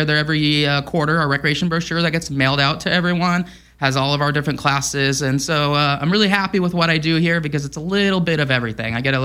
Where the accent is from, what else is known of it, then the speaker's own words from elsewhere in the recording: Mission Viejo, California, United States; I grew up in Orange County, actually Mission View, and it was just a song that always was playing on hot summer days, driving down Coast Highway, windows down.